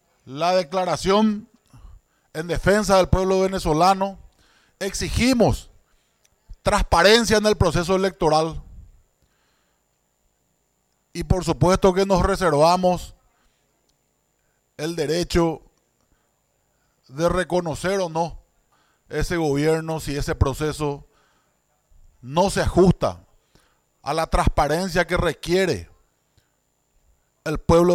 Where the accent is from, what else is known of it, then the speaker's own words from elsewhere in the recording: Paraguay; como un paraguayo convencido de sus convicciones liberales.